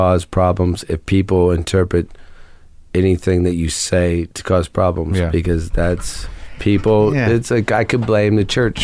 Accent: Ohio, United States; born or raised there

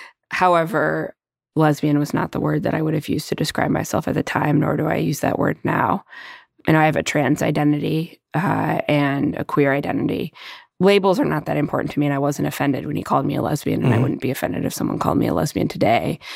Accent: Wayland, Michigan, United States; I grew up in Wayland, Michigan. And the collapse of the auto industry in 2007, 2008 devastated my hometown.

